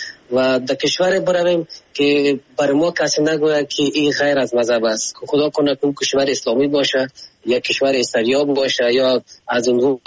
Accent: Afghanistan; ما خو افغان هستیم

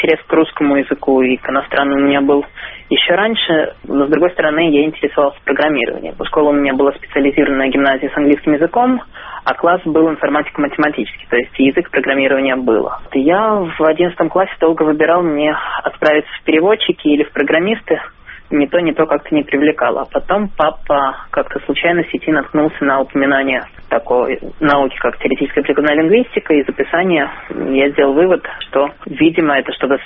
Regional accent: Minsk, Belarus; я сам из Беларуси, из Минска.

